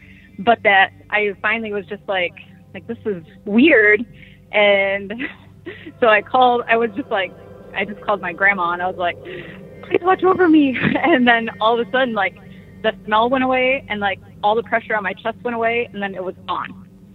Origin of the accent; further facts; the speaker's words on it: Michigan, United States; Oh, I was just going to say, because I'm from Michigan.